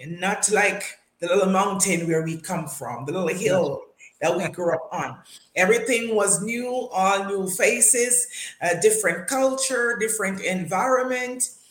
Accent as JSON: {"language": "English", "town": "Brownstown", "region": "Saint Ann", "country": "Jamaica", "tie": "born or raised there", "said": "And we were all born and raised in Brownstown, St. Anne, in a little town, or say up in the country, up in the hills, called Middle Buxton, Brownstown, St. Anne in Jamaica, The beautiful Garden Parish, where we were brought up as from a Christian parent."}